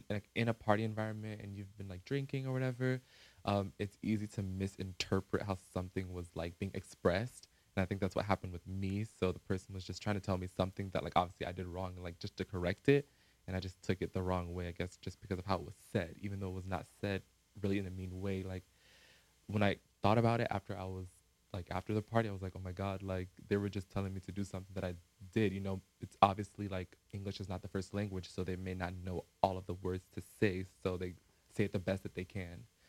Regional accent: United States; So like obviously with me being American, like my parents never really they cooked, but not so much.

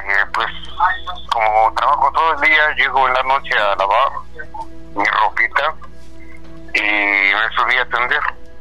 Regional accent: Mexico City, Mexico; Yo soy de la Ciudad de México, pero estoy ahorita en Oaxaca.

